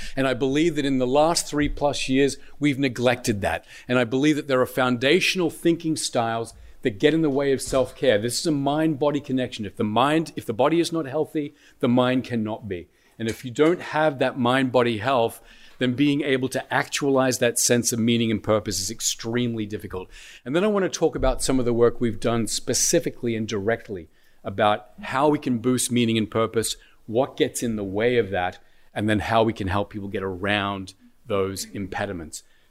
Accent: Australia; I was born and raised in Australia. You've probably noticed an accent. I did my undergraduate work there.

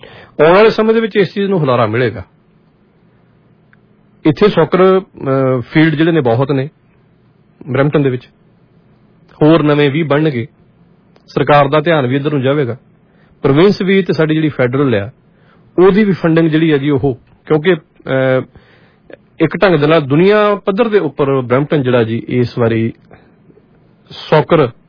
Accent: Punjab, India; ਮੈਂ ਦੁਆਬੇ ਤੋਂ ਹਾਂ ਜੀ।

